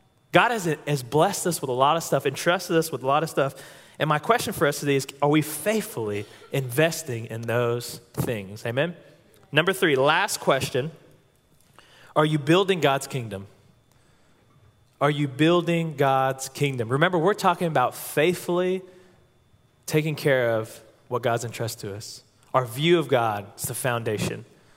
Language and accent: English; Oklahoma, United States; now in Conway, United States; I'm from Oklahoma, and I went to UCA.